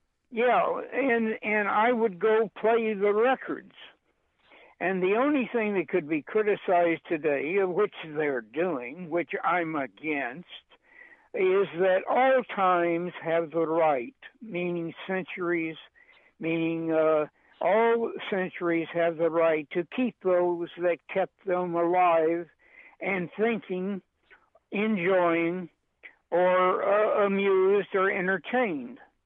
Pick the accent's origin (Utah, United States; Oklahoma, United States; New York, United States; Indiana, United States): Oklahoma, United States; Pauls Valley; born there; I was born in Paul's Alley, Oklahoma.